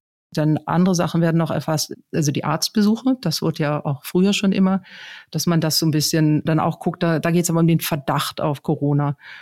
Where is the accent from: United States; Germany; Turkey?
Germany; Northern Germany; accent: Northern German; wie man hört, komme ich aus Norddeutschland